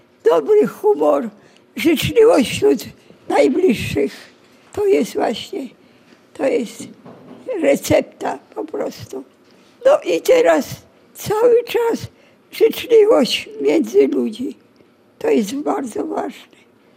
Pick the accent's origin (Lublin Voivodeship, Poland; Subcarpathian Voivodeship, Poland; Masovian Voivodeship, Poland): Masovian Voivodeship, Poland; Warsaw; Urodzona i wychowana jestem w Warszawie. Chodziłam do szkoły w Warszawie.